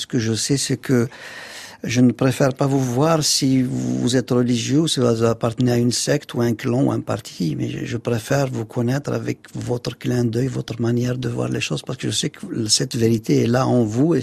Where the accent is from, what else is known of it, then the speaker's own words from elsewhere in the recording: Kabylie, Algeria; Vous savez, je suis kabyle